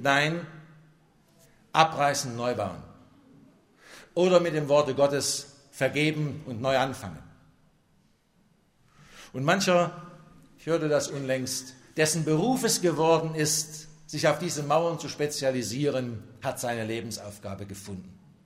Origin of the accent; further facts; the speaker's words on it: Meissen, Saxony, Germany; ich stamme aus Meißen und bin immer wieder bewegt, wenn ich irgendwas von dieser Stadt höre oder im Fernsehen sehe.